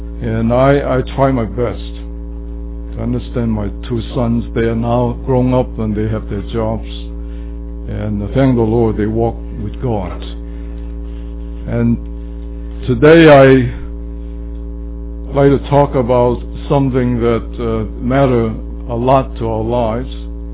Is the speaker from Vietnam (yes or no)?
yes; Vietnam; now in United States; So more than half my life I lived in the States. I came from Vietnam. My parents came from China to Vietnam. So I was pretty much a bicultural, you can say, a person who lived through another culture